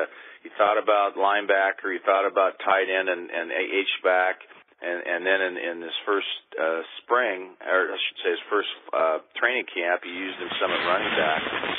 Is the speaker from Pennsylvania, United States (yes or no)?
no; Corvallis, Oregon, United States; now in Portland, United States; I live in Portland, so I'm only down there once a week or so, and however, I grew up in Corvallis, but that was many years ago